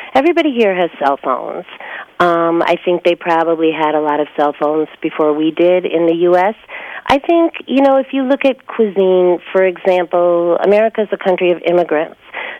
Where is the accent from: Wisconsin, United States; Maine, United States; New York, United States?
New York, United States; New York City; now in Saint-Rémy-de-Provence, France; I came here from New York, so my comparison is New York City to San Remy.